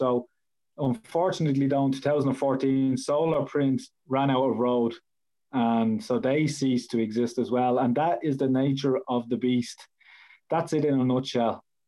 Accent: Dublin, Leinster, Ireland; So, so obviously I'm from Dublin.

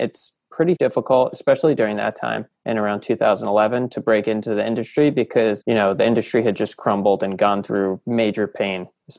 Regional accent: New York, United States; It was a $1.1 million acquisition in my hometown in Westchester County.

